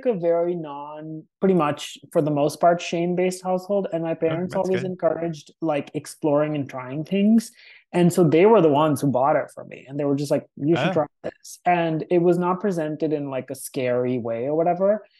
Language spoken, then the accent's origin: English; India; So I grew up in India and we ate